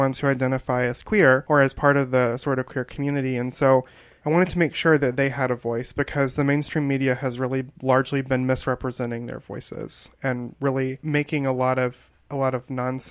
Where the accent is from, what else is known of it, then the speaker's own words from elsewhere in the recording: Alabama, United States; You know, I come from Alabama.